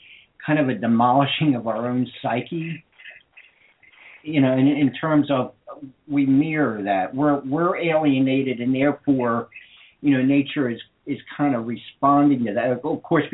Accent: Baltimore, Maryland, United States; I was raised in Baltimore, right outside of Baltimore.

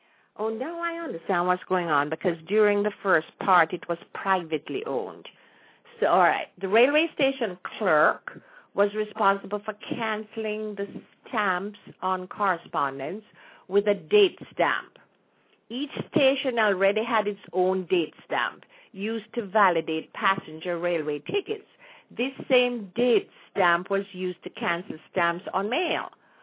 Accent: Jamaica; as I was growing up in Jamaica

